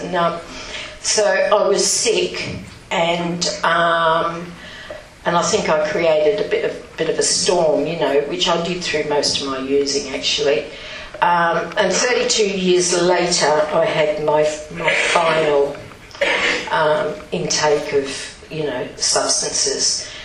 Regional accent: Chichester, South East England, United Kingdom; also born or lived in Stanmore; But I was born in Middlesex, and in a place called Stanmore. And when I was about four, my family moved to Chichester, a nice little village just outside Chichester, very twee.

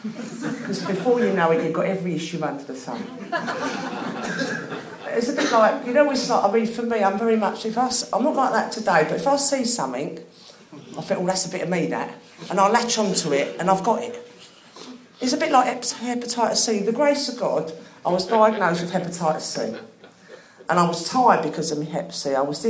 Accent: London, United Kingdom; because I come from South London, obviously.

